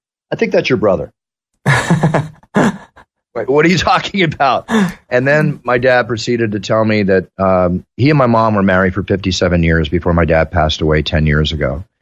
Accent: Malibu, California, United States; I grew up in Malibu.

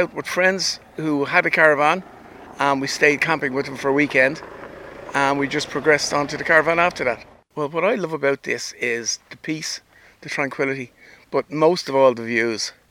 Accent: Rathfarnham, Leinster, Ireland; I'm from Rathfarnham.

